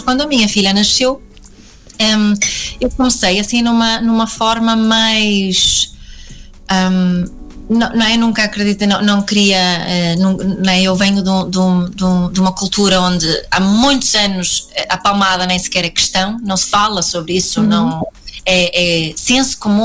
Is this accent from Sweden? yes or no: yes; Sweden; Eu sou sueca, nasci na Suécia, o meu pai é sueco, mas a minha mãe é montenegrina.